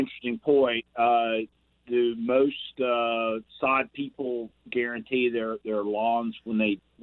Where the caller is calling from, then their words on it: Irmo, South Carolina, United States; I'm calling you from Irmo